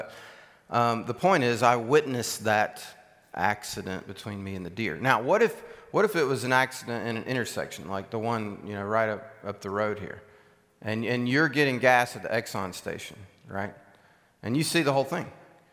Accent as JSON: {"language": "English", "region": "South Carolina", "country": "United States", "said": "I tell you, one time, right the first year we moved up here, I'm from South Carolina, okay? So we measure our yards in acres."}